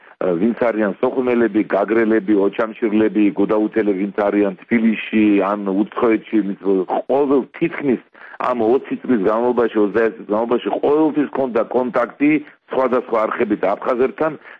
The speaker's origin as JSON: {"language": "Georgian", "town": "Sukhumi", "region": "Abkhazia", "country": "Georgia", "tie": "born or raised there", "said": "სოხუმი, ჩემი მშობლიური ქალაქი არის საქართველოს შემადგენელი ნაწილი."}